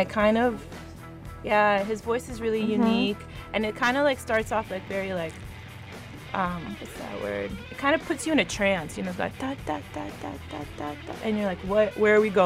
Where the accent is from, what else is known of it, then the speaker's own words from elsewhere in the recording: the South, United States; You're like, hey, we're from the South. Really good people, but if you cross us, you're gonna probably get stabbed.